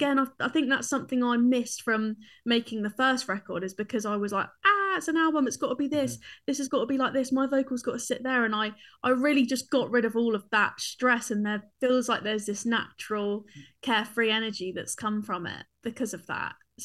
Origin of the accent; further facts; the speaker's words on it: South East England, United Kingdom; growing up on the Isle of Wight was so fun. I had such a fun childhood, you know, just surrounded by like beaches. It's a quiet place. It's beautiful as well.